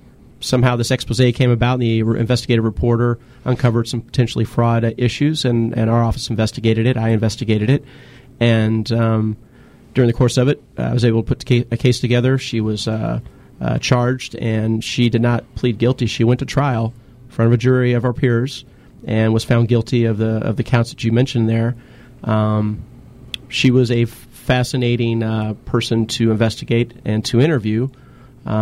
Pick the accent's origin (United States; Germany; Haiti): United States; the South; I'm not from California. I used to be from a southern part of the country, and so I will sometimes slip into a bit of a southern accent